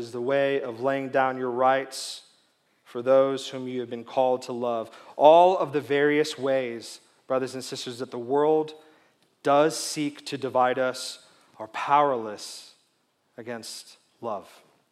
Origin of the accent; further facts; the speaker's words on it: California, United States; I was from California, which for them was like being on a different planet.